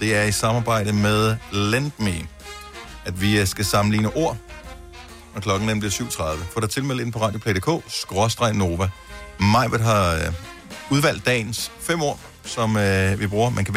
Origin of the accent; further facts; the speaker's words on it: Region of Southern Denmark, Denmark; Fordi jeg er opvokset på Fyn. Min familie er fra Kolding, Fredericia, Vejleområdet.